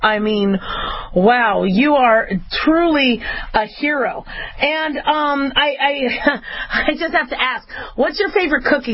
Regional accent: Las Vegas, Nevada, United States; also born or lived in Los Angeles / Phoenix; From one of my hometowns, I grew up in Vegas, L.A., and Phoenix.

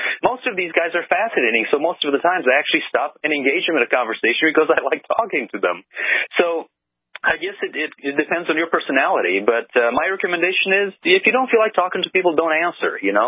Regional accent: Romania; I grew up in Romania. I grew up in a house with a dirt floor, literally a dirt floor.

